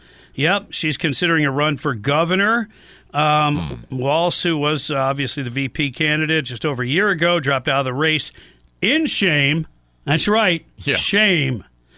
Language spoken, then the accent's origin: English; Michigan, United States; But I grew up in Michigan